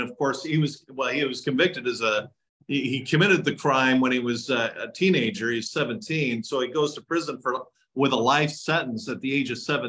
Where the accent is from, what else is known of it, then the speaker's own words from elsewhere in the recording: Fullerton, California, United States; I grew up in Fullerton, and I'll just use a couple examples I have in the book.